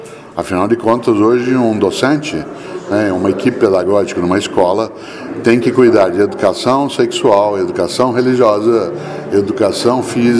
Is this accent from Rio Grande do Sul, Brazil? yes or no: no; Londrina, Paraná, Brazil; now in São Paulo, Brazil; eu estou no meu estado de origem, dado que eu moro em São Paulo há 50 anos, mas eu sou paranaense de Londrina